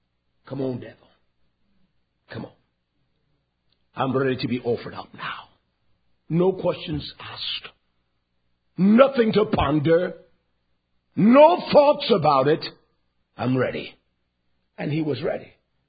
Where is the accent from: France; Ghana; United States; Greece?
United States; South Carolina; I was raised in South Carolina, my earliest youthful days.